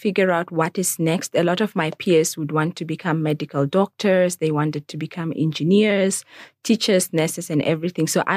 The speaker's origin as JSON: {"language": "English", "town": "Ogongo", "region": "Omusati", "country": "Namibia", "tie": "born or raised there", "said": "Okay, so I was born and raised in Ogongo Agricultural College. It's now one of the many UNAM campuses. That's where I grew up with my parents and my siblings. I went to primary school at Erundu Primary"}